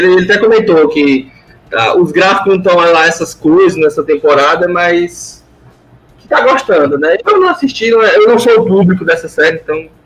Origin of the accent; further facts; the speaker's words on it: Fortaleza, Ceará, Brazil; Eu sou nascido e criado no Conjunto Ceará, bairro maravilhoso aí, a flor entre as pedras.